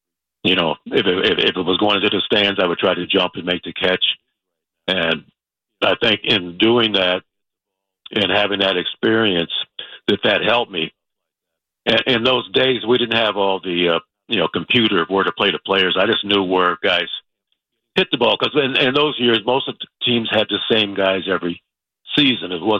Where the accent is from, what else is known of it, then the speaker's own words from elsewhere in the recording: Compton, California, United States; I'm from Los Angeles, from Compton, actually, but the Los Angeles area.